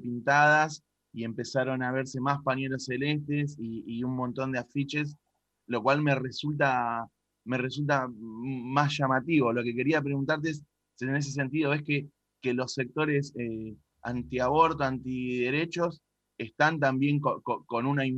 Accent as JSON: {"language": "Spanish", "town": "Berisso", "region": "Buenos Aires Province", "country": "Argentina", "said": "acá en Berisso, de donde soy yo"}